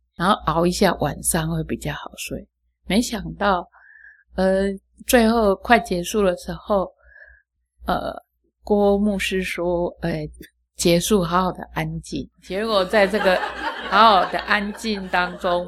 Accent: China; 我中国人礼貌就是笑嘻嘻，我也不会表达什么

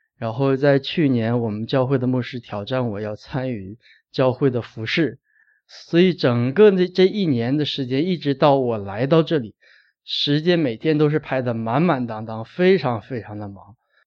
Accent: Tianjin, China; 其实我来自天津，我们天津的教会

